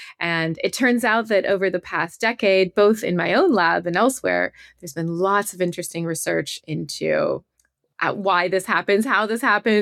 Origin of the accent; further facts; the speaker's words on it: St. Louis, Missouri, United States; When I was very small, my parents, who were not musicians themselves, nevertheless took me, I grew up in St. Louis, Missouri, they took me to Powell Symphony Hall for a performance